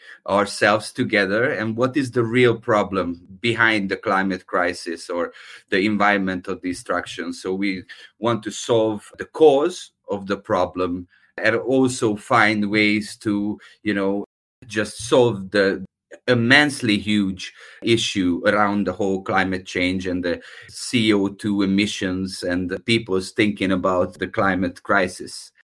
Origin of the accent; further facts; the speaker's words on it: Budapest, Hungary; English is a second language; So I'm from Budapest, Hungary.